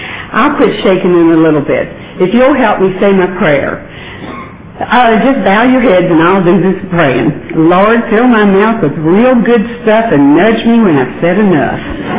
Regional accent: Louisville, Kentucky, United States; I'm from Louisville, Kentucky.

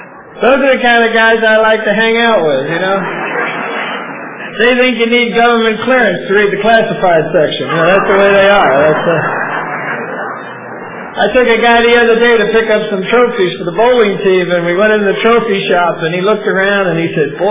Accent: New York, United States; I'm from New York initially.

